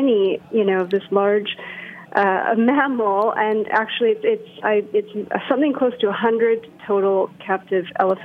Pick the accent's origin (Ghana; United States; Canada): Canada; also born or lived in Tokyo, Japan; I'm actually Japanese. So mm-hmm. I was born and raised in Canada, but my parents are from Japan. Uh-huh. So I have spent a lot of time over there. And I, in fact, lived in Tokyo between 2007 and 2012.